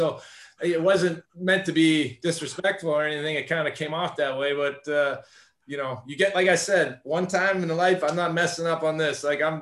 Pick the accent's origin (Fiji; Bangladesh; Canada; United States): Canada; Campbell River, British Columbia; Playing hockey, I'd have been a better player than when I grew up in Camel River, British Columbia.